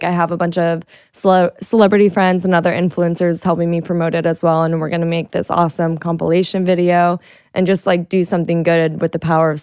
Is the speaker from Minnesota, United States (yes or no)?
no; Florida, United States; I know. And I'm from Florida. So the Keys got hit really bad also.